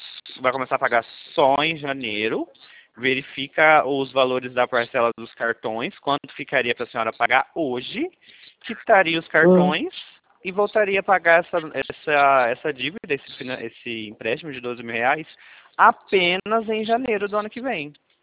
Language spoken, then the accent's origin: Portuguese; Presidente Prudente, São Paulo, Brazil; eu sou de Presidente Prudente interior de São Paulo